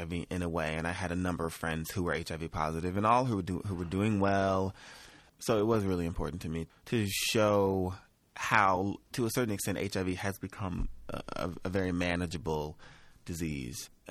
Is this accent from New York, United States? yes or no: no; Mississippi, United States; I remember being a teenager and me and my friends, you know, driving to Jackson. I grew up in Mississippi.